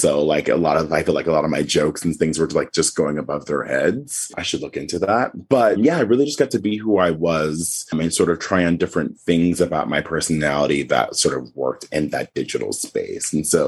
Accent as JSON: {"language": "English", "region": "Pacific Northwest", "country": "United States", "tie": "born or raised there", "said": "I grew up in the Pacific Northwest in a predominantly white neighborhood. We were the only Black family in my neighborhood."}